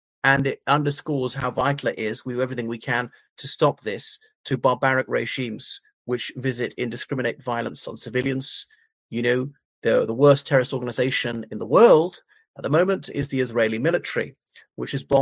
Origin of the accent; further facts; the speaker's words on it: Ireland; now in United Kingdom; Now, I'm Irish, And you may know in the United Kingdom of the 70s to the 90s, most of the terrorists were Irish